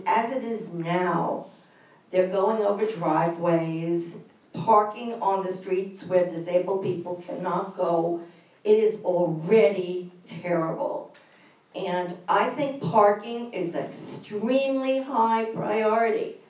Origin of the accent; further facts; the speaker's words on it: New York City, New York, United States; I moved into Westwood Park, which is adjacent, 23 years ago. I came from New York City, and I came to live in a low-density city.